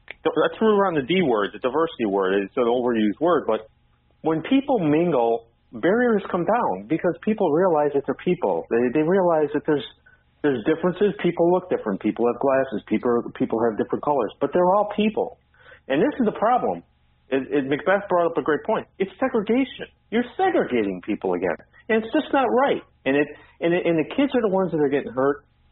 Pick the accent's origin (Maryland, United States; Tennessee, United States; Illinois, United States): Illinois, United States; Cicero; because I grew up just outside of Chicago, Cicero, you know, places like that, very closed.